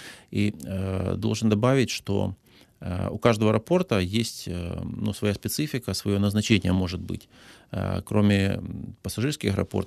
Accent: Mykolaiv, Mykolaiv Oblast, Ukraine; я из Николаева сам родом, мог улететь там в Питер в свое время.

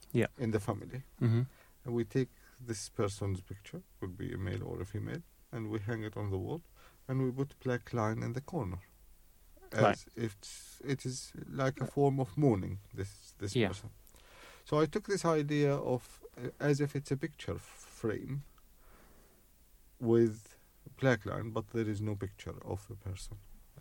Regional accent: Syria; English is a second language; also born or lived in Russia; now in United Kingdom; Interesting you said that I'm from Syria. When I came to England, I came from Russia. I used to live in Russia.

